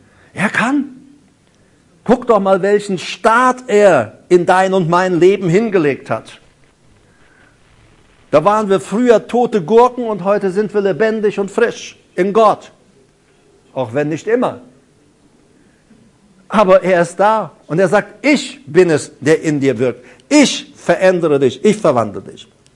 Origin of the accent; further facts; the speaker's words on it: Paraguay; Ich bin ja in Paraguay aufgewachsen, in einer Mennonitenkolonie. Meine Mutter gehörte zur Mennonitenkirche.